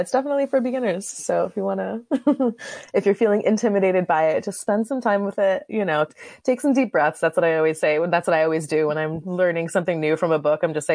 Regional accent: Florida, United States; I grew up in Florida, so I didn't really know much about snow or anything.

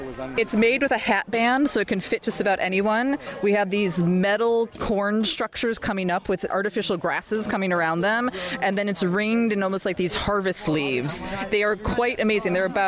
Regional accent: North Carolina, United States; I'm here from North Carolina, and it's just such a neat way how everybody gathered for the pancake breakfast

